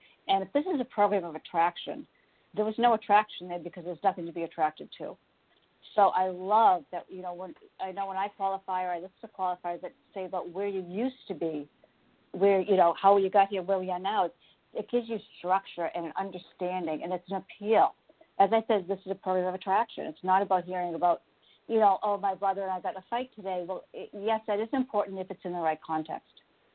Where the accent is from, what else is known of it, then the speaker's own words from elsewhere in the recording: Massachusetts, United States; I'm from Massachusetts, and I'm a recovered anorexic bulimic.